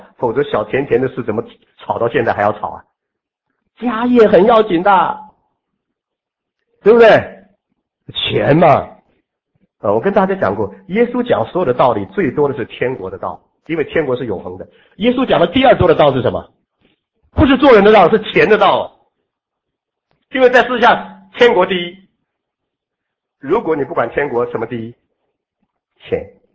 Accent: Hong Kong; 今天我们香港人天天的忧虑

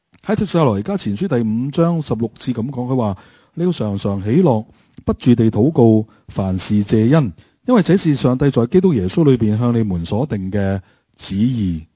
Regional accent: Hong Kong; 我们香港人

